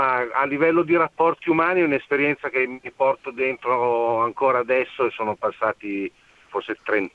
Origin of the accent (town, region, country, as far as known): Milan, Lombardy, Italy